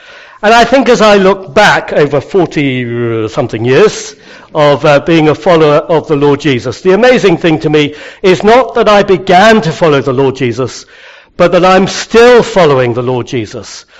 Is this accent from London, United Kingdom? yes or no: no; Tunbridge Wells, South East England, United Kingdom; We moved as a family up to the southeast. I grew up in Tunbridge.